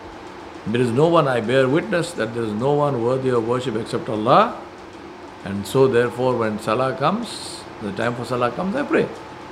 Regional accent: Hyderabad, Telangana, India; I am from Hyderabad

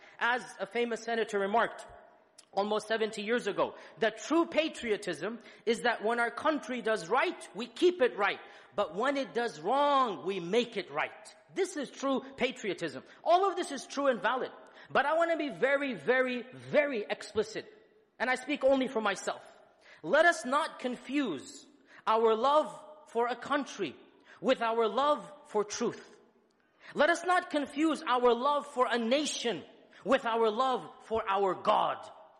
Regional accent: United States; born there; I truly thank Allah that I was born in America.

